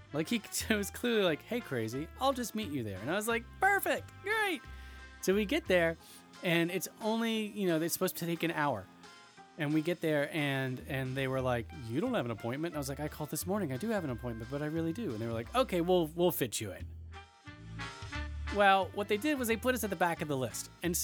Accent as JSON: {"language": "English", "region": "Georgia", "country": "United States", "said": "Now, if you don't know it about me, I'm from Georgia."}